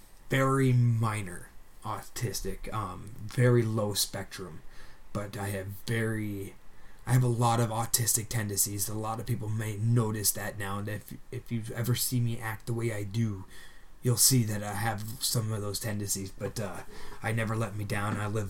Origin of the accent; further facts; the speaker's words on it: Burlington, Vermont, United States; now in West Rutland, United States; I was born and raised here in Burlington, Vermont. I currently live in central Vermont, southern central. I live in a small town called West Rutland